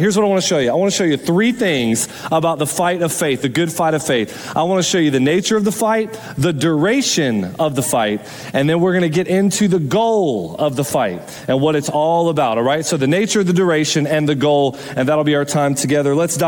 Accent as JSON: {"language": "English", "region": "Florida", "country": "United States", "said": "I'm from Florida, so y'all are a bunch of ACC people. I'm an SEC person, okay?"}